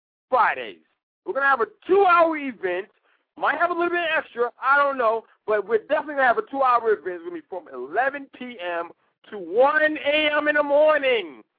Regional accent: New York, United States; Yeah, well, like, I'm from New York

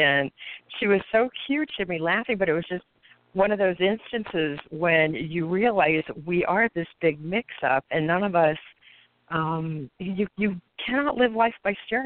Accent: Miami, Florida, United States; I'm from Miami, so half of, I would say half to 80% of my population is now Hispanic.

